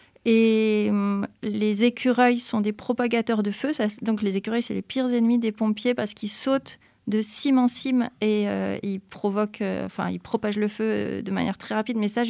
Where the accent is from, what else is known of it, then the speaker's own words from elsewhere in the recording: Glandage, Auvergne-Rhône-Alpes, France; je viens quand même en partie du monde rural. Moi, j'ai passé toute mon enfance à Glandage, donc dans le Diois. Et donc, bah, mon univers intime, il vient de ces milieux du Diois, de la montagne, de la ruralité, des lavandes, de la Provence d'ici.